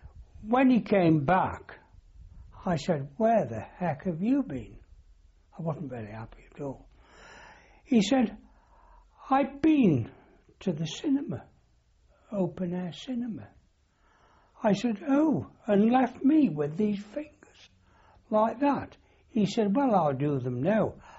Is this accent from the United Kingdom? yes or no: yes; United Kingdom; I'm a British matlow in American hospital here in St. George's